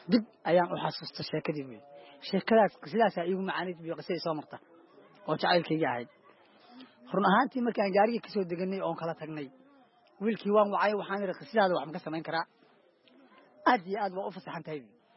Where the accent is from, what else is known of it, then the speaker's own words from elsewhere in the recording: Galguduud, Somalia; born there; Taariikh nololeedkayga haddii aan kaaga warramo, aniga waxaan ku dhashay gobolka Galgaduud, gaar ahaan degmada Cawlaq.